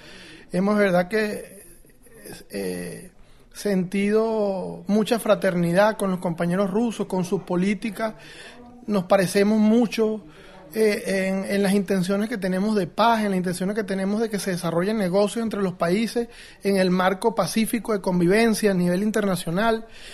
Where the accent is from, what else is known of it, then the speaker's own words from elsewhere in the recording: Venezuela; estamos por supuesto que presentando como estudiantes venezolanos cuál es la realidad de la situación económica y política del país.